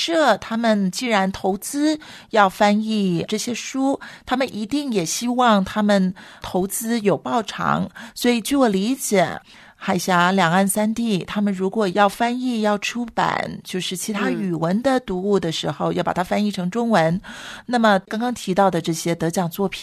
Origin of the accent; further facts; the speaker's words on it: China; 我们中国人